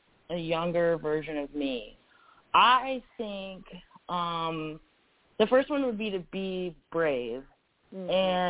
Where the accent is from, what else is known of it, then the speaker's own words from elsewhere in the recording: Georgia, United States; which to me, growing up in Georgia is just kind of weird.